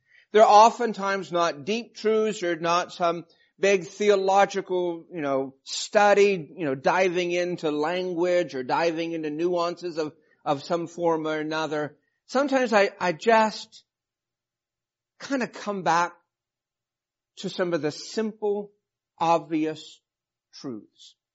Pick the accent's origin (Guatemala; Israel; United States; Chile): United States; Alaska; moved away as an adult; And I love the experiences I had at growing up in a foreign country or growing up in Alaska, which some people think is a foreign country, and getting those kind of things to bookend my childhood. We left Alaska after my freshman year of college.